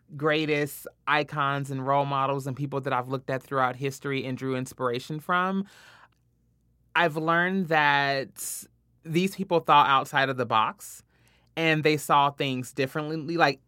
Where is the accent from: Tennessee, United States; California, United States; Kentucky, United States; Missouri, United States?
Kentucky, United States; Louisville; Yeah, so I'm from Louisville, Kentucky.